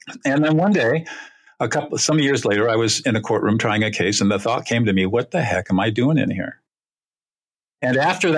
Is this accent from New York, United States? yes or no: no; California, United States; I grew up in Southern California in affluence